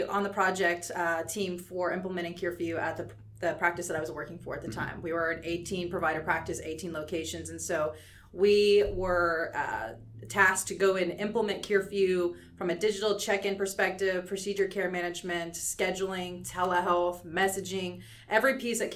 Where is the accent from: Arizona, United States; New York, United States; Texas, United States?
Texas, United States; Lewisville; now in San Antonio, United States; I grew up in North Texas, so in the suburbs of Dallas, I'll say. Small town called Lewisville, which is in North Texas, Denton area.